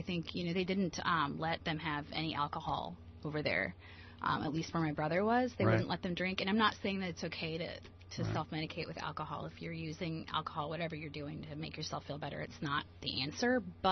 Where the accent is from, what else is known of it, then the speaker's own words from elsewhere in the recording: Midwest, United States; Bear in mind, too, that I'm from the Midwest